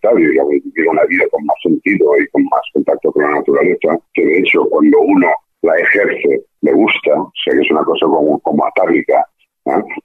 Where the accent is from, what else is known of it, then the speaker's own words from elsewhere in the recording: Barcelona, Catalonia, Spain; Bueno, yo soy de Barcelona, pero ahora mismo ya no vivo en Barcelona, ya vivo en el campo.